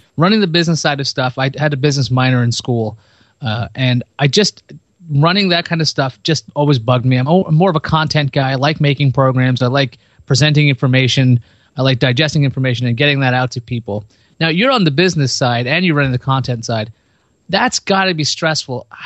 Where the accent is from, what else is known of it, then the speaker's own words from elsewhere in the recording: Queens, New York, United States; I'm a guy from Queens.